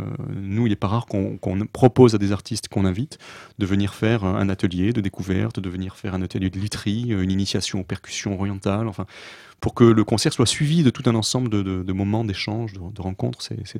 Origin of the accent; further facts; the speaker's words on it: Paris, Île-de-France, France; Et je suis parisien, j'habite Paris, enfin Montreuil plus exactement, mais donc je vais beaucoup aux concerts à Paris.